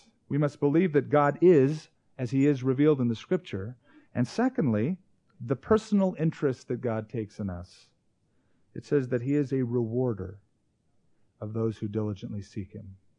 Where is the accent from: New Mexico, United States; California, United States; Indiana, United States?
New Mexico, United States; I come from New Mexico, and we have crystal churches, metaphysical churches, dotting the streets, lining many of the cities in New Mexico.